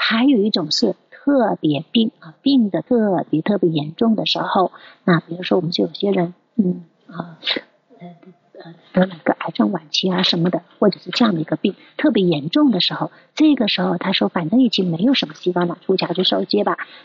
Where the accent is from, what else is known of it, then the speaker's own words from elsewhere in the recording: China; 我们中国人啊，亚洲人基本都是这样，什么颜色，黄头啊，那个黑头发黄皮肤，对吧？